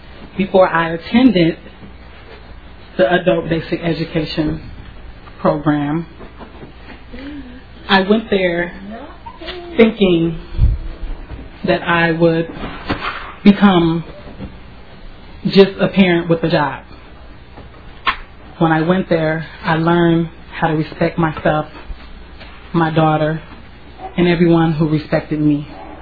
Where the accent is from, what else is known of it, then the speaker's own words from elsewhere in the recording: Chicago, Illinois, United States; I have a big family. I'm originally from Chicago.